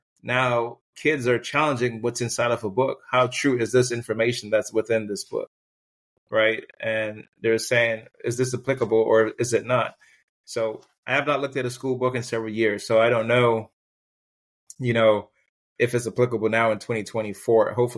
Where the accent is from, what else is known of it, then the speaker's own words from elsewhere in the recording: Jamaica; now in United States; When I came from Jamaica, that was the biggest thing that was taught in my household.